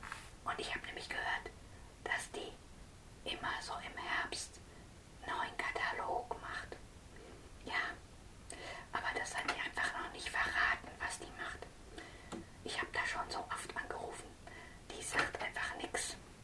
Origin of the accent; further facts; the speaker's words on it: Schwerin, Mecklenburg-Vorpommern, Germany; born there; Ja, und das ist im nächsten Jahr in meiner Geburtsstadt in Schwerin.